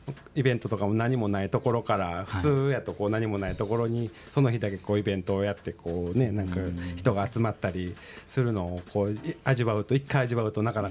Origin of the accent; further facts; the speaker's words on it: Kyoto, Japan; 僕はですね京都生まれ京都育ちでこの京都という場所がすごく好きで